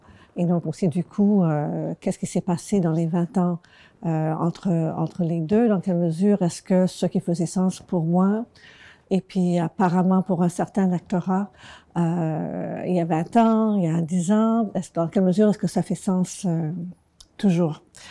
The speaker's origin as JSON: {"language": "French", "town": "Montreal", "region": "Quebec", "country": "Canada", "tie": "born or raised there", "said": "j'ai grandi à Montréal à un moment où les rapports de pouvoir entre les anglophones dominants et les francophones dominés étaient en train de changer."}